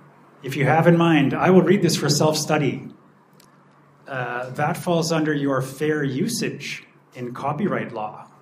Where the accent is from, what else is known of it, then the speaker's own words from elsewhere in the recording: Canada; I'm from Canada